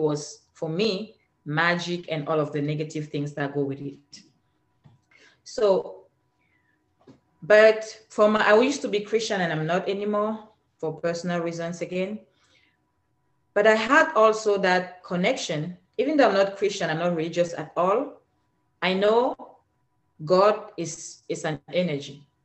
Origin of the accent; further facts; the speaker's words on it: Cameroon; accent: African; I'm from Africa originally. That's why I have this beautiful accent. I don't know if I mentioned that. I'm from Cameroon.